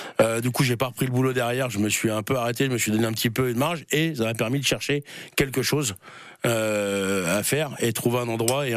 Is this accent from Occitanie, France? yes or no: no; Tours, Centre-Val de Loire, France; Ouais, je suis un pur tourangeau, pur souche. Moi, je suis né à Tours, centre. Voilà, et j'ai grandi entre Saint-Cyr et Saint-Pierre, voilà.